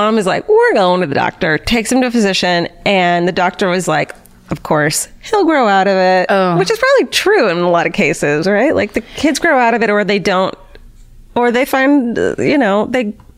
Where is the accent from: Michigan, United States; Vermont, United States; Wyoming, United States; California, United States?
California, United States; Irvine; I'm from Irvine. We don't have those.